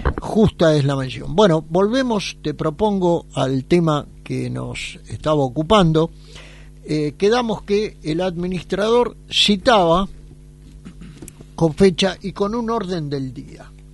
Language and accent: Spanish; Buenos Aires, Argentina; yo soy porteño